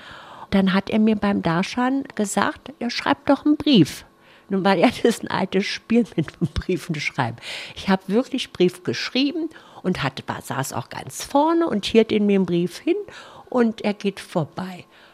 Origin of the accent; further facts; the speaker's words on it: Neuruppin, Brandenburg, Germany; Ja, ich habe meine Kindheit in Neuruppin verbracht und da ich eben aus dem gläubigen Elternhaus komme